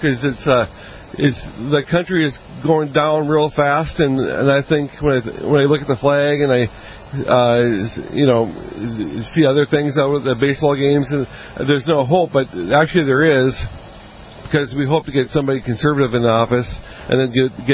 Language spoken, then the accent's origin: English; Moorhead, Minnesota, United States; Moorhead.